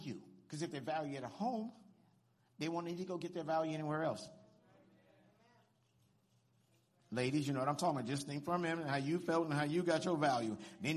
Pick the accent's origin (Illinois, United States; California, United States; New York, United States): California, United States; Compton; It was a good thing I grew up in Compton. I know it taught me a lot.